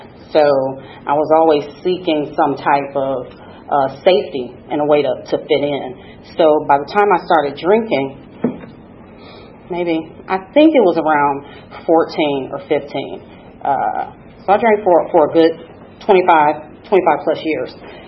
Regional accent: Detroit, Michigan, United States; now in Atlanta, United States; I'm originally from Detroit. Before I got to Atlanta in 2009, I spent a few years in purgatory. Cincinnati, Ohio.

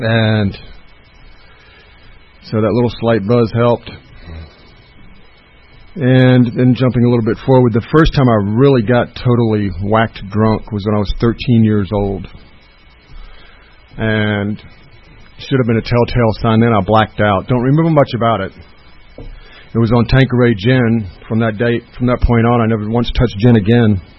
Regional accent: Miami, Florida, United States; born there; also born or lived in New York; I was born in Miami, Florida, September 25th, 1957. Good old Irish Catholic family.

